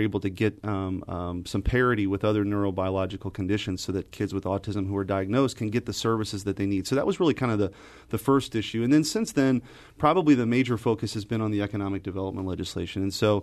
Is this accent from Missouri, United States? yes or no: yes; St. Louis, Missouri, United States; Well, I grew up in St. Louis, and I grew up in North County, actually, near the airport.